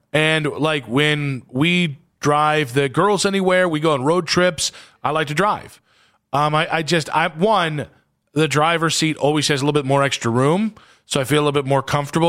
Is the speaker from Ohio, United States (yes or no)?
yes; Solon, Ohio, United States; I'm from North Solon.